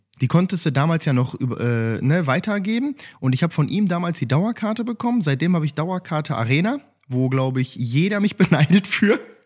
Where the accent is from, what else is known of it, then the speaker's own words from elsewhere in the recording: Gelsenkirchen, North Rhine-Westphalia, Germany; Ich bin jetzt ein paar Tage jünger, war von 90 und es ist einfach so, ne? Ich bin in Gelsenkirchen-Buer aufgewachsen. Was sind das? Keine 10 Minuten vom Parkstadion damals noch entfernt.